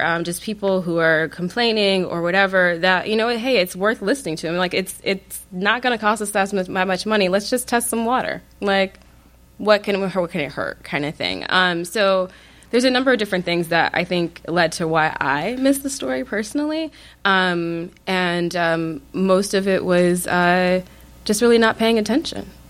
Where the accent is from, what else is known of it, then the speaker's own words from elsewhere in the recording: Flint, Michigan, United States; So I do not live in Flint. But anytime that I tell someone that I'm from Flint, I get, it's like this weird thing people do.